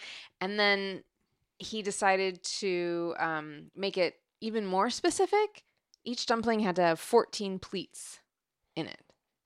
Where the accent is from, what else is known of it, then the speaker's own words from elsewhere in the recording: Seattle, Washington, United States; Because I grew up in Seattle and I definitely called it pop.